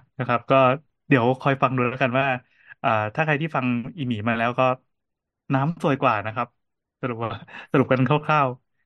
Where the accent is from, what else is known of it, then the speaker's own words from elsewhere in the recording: Phetchaburi, Thailand; เราไปเพชรบุรีมาคือเพชรบุรีเป็นจังหวัดบ้านเกิดนะครับ